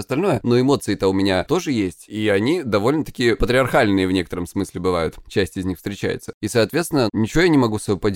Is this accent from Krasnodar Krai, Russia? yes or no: yes; Krasnodar Krai, Russia; мне 37 лет, я психолог, я мужик, я лысый, и я с Кубани, не путать с губами.